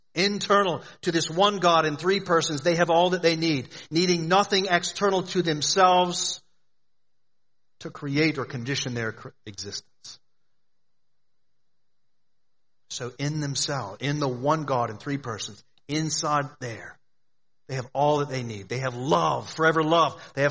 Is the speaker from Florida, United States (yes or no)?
yes; Florida, United States; I grew up in Florida. I remember learning about Ponce de Leon